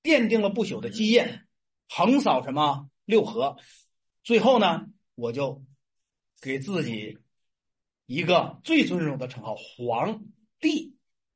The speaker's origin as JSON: {"language": "Chinese", "region": "Northeast China", "country": "China", "said": "我们东北人叫圈儿"}